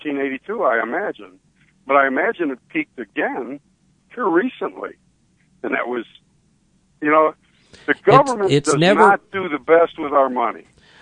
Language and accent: English; Illinois, United States; I'm not from Champaign, but I am from Illinois.